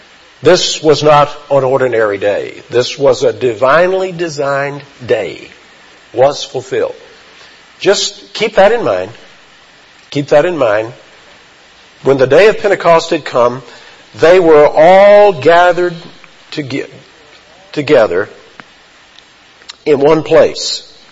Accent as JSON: {"language": "English", "region": "the South", "country": "United States", "said": "And as in my first church in Indiana, I was reminded that I was from the South with a certain pronunciation. So we Southerners can give ourselves away."}